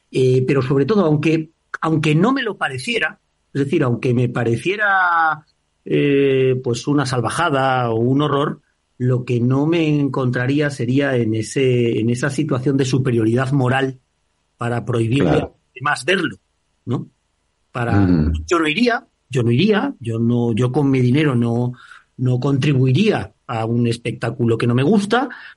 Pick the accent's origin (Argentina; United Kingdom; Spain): Spain; Huelva, Andalusia; que soy de Huelva, me gusta mucho el jamón de jabugo.